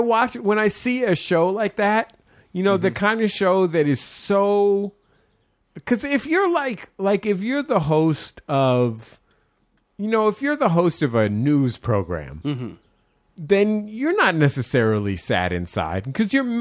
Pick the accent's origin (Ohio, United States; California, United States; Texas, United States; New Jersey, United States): California, United States; San Francisco; Because I'm from San Francisco and Whoopi Goldberg is a, you know, a San Francisco person.